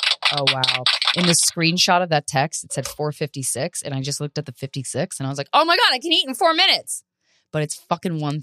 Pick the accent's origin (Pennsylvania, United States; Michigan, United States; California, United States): Pennsylvania, United States; also born or lived in Virginia; And I'm from Pennsylvania. I'm also from Virginia. And both of those states had Confederate flags.